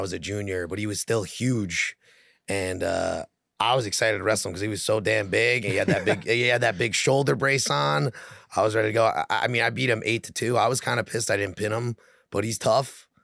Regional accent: Thornwood, New York, United States; Well, I grew up in Westchester, right in Thornwood

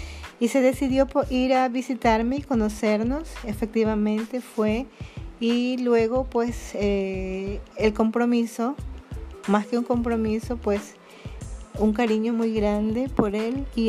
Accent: Ecuador; moved away as an adult; now in Denizli, Turkey; soy de Ecuador. Aproximadamente tengo un año viviendo aquí en Denizli, Turquía, y me parece un lugar muy mágico, lindo, y espero seguir aquí.

